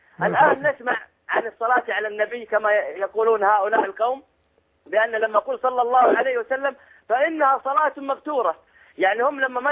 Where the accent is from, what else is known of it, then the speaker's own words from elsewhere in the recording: Saudi Arabia; أنا من المملكة العربية السعودية